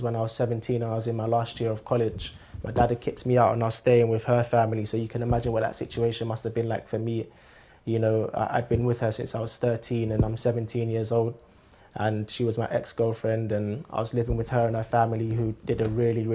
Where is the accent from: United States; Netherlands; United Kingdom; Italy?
United Kingdom; Blackheath, London; So we grew up in Blackheath. We spent time living in different places. We've been in Blackheath, been in Plumstead, lots of different places. So I went to Invicta Primary School, which was in Blackheath Standard. And then from there, I went on to Thomas Tallis School